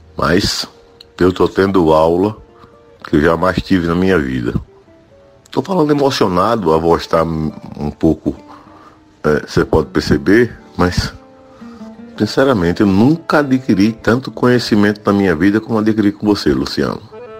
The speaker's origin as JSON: {"language": "Portuguese", "town": "Arapiraca", "region": "Alagoas", "country": "Brazil", "said": "eu sou da cidade de Arapiraca, Alagoas."}